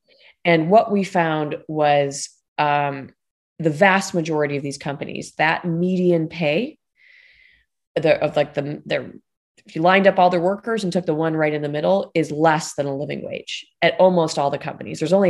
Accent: Buffalo, New York, United States; But I'm from Buffalo, New York, and you can do a lot more with the same salary there.

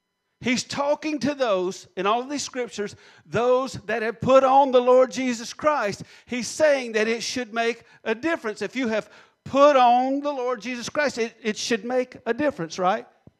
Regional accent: the South, United States; And I know we're from the South

